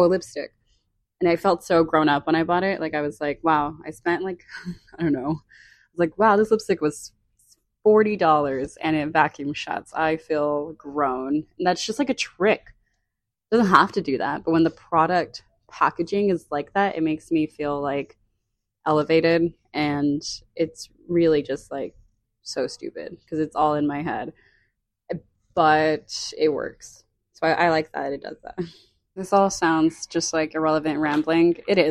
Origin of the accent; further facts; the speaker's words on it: United States; accent: American; It's going to sound stupid anyways in my American accent